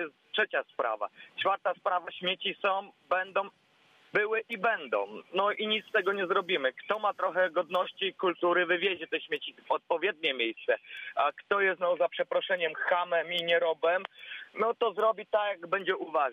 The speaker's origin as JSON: {"language": "Polish", "town": "Stary Trącz", "region": "Lubusz Voivodeship", "country": "Poland", "said": "jestem słuchaczem z radia, pochodzę ze Starego Trącza."}